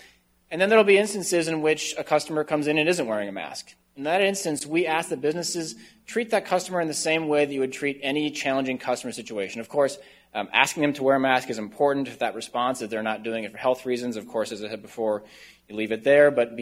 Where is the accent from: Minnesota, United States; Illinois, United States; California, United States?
Minnesota, United States; Northfield; Eagan last night, my hometown of Northfield last night, put a policy in place.